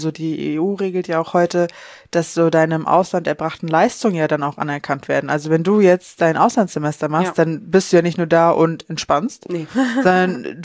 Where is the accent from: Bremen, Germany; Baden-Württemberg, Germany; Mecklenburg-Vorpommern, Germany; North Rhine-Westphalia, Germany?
Mecklenburg-Vorpommern, Germany; Ja, ich komme aus Vorpommern